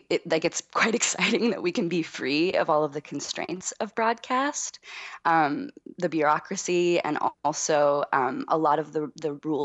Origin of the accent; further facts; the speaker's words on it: Canada; I'm from Canada